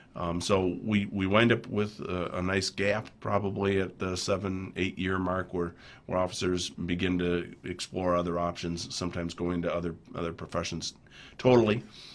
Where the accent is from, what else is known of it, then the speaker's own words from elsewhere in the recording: Farmington, United States; I said, "I don't think so. I'm from Farmington."